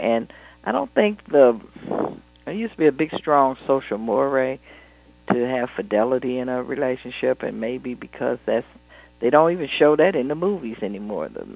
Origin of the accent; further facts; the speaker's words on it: Detroit, Michigan, United States; could be a case of people like what happened in Detroit, my hometown, where they're on the cell phone and having this lurid affair over the cell phone and the records get captured.